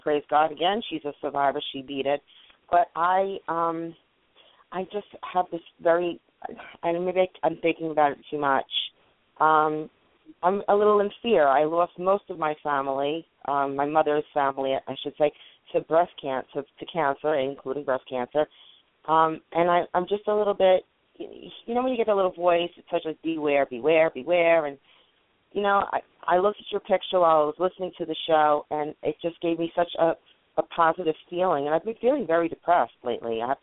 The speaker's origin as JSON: {"language": "English", "region": "New York", "country": "United States", "said": "I'm from Long Island."}